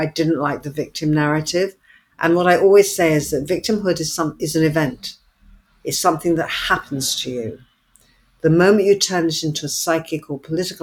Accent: Hayes, London, United Kingdom; I was brought up in Hayes, Middlesex, which was a working class town on the edge of, it was home to the Nestle factory, so all the workers went out to the factory

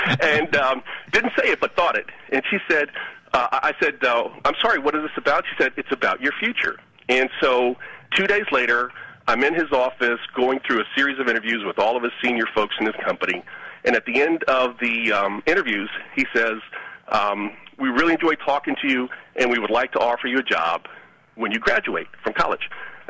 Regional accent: Columbia, United States; I grew up in Columbia, I knew who he was.

